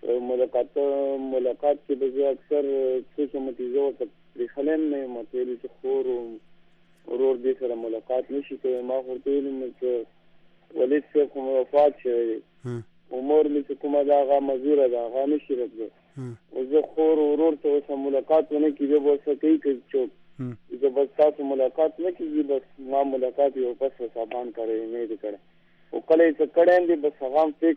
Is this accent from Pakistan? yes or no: yes; Khyber Pakhtunkhwa, Pakistan; بالکل زه د ورګزو ایجنسی سره تعلق ساتم